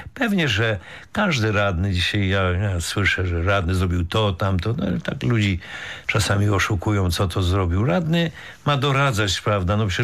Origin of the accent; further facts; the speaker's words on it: Kielce, Świętokrzyskie Voivodeship, Poland; chyba jestem jedynym kielczaninem